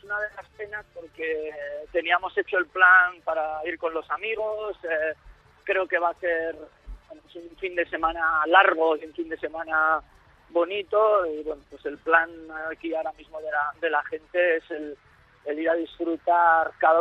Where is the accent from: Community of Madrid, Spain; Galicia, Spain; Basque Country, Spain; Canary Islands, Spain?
Basque Country, Spain; born there; yo y mi familia es de Guipúzcoa, yo nací en un pueblito de Guipúzcoa